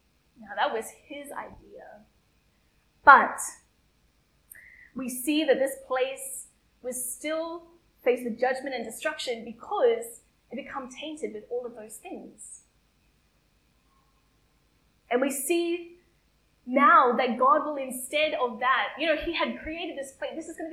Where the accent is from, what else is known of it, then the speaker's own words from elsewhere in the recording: Queensland, Australia; now in Brisbane, Australia; I moved from North Queensland, which is a very relatively regional area, to Brisbane. And I was quite young at the time as well